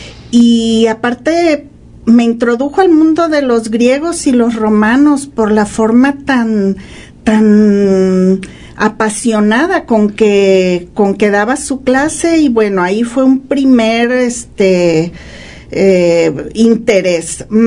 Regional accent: El Grullo, Jalisco, Mexico; Yo soy del Grullo, de un tiempo en el que todavía no nacía el entonces módulo del Grullo.

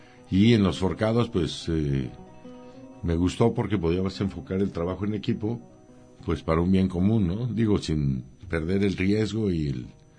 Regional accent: Querétaro, Mexico; yo soy originario de Querétaro, una tierra muy taurina

